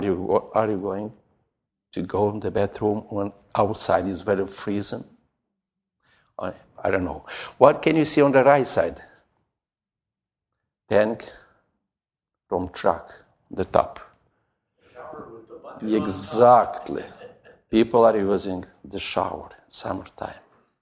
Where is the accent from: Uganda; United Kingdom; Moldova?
Moldova; English is a second language; Winter, just I came a month ago from Moldova. It was also cold.